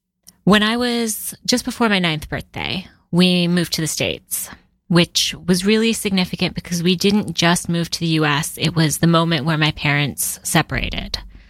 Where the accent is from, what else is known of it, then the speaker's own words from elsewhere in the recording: Pakistan; born there; I was born in Pakistan in 1983 to, obviously, my mother and father. I was at the time, the fourth of four.